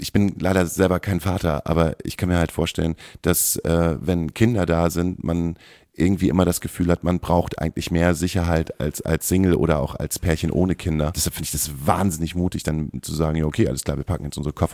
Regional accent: Hamburg, Germany; Also als Hamburger kann ich es relativ nachvollziehen.

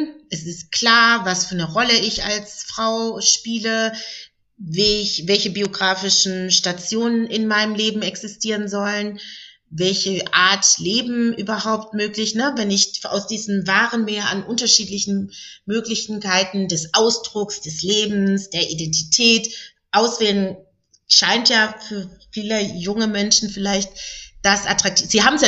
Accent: Baden-Württemberg, Germany; ich komme aus Baden-Württemberg

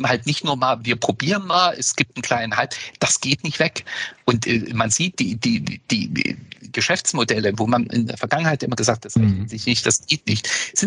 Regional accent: East Germany, Germany; ich komme ja aus dem Osten

